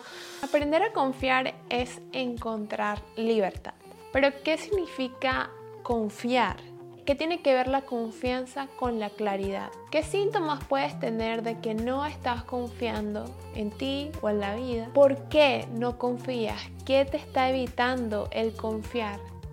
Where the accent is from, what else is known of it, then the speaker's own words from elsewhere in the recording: Venezuela; moved away as an adult; now in Vienna, Austria; desde hace 5 años que yo me mudé de Venezuela, que terminé de estudiar medicina y me mudé a Viena